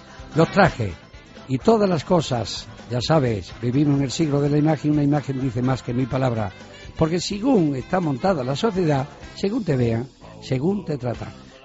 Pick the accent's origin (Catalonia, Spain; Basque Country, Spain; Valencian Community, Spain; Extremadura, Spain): Extremadura, Spain; Cáceres; como buen cacereño y portavoz de mi Cáceres, querido y amado